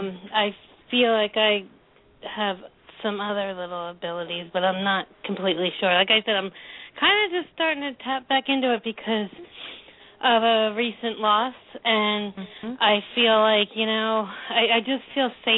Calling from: New Hope, Pennsylvania, United States; I am from New Hope, Pennsylvania.

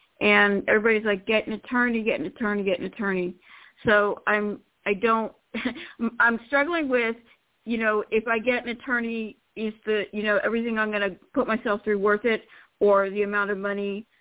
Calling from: Florida, United States; from Florida.

